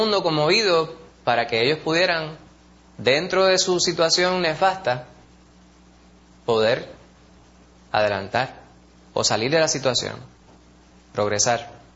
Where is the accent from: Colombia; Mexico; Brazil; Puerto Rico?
Puerto Rico; la debilidad de nosotros como puertorriqueños o como latinos